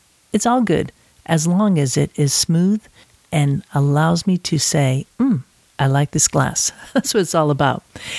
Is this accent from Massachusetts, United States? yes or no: yes; Massachusetts, United States; who is based in my home state of Massachusetts.